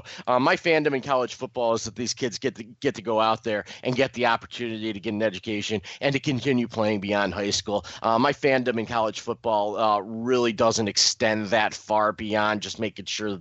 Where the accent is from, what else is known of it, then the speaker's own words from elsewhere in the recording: Ohio, United States; Well, I'm from Ohio. I grew up on the Buckeyes